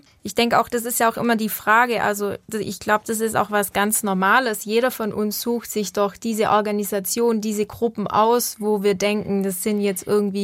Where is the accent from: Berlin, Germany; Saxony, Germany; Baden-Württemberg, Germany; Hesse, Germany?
Baden-Württemberg, Germany; Ich komme aus dem Oberschwäbischen und wir haben den Heiligen Berg, den Bussen nennt sich der.